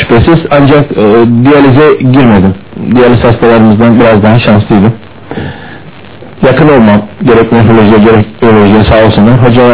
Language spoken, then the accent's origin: Turkish; Eskişehir, Turkey; born there; 1962 Eskişehir doğumluyum.